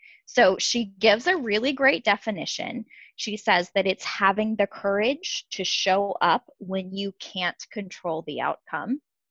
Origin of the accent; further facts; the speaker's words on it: the South, United States; I grew up kind of everywhere, but in general, my roots are in the South.